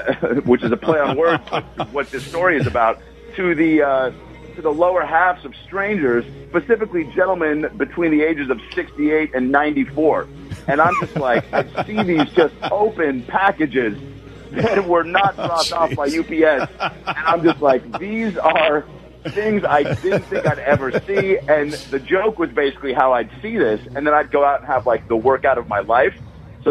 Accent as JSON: {"language": "English", "town": "Shoreline", "region": "Washington", "country": "United States", "tie": "born or raised there", "said": "this is actually close to where I grew up in Shoreline, Lake Forest Park."}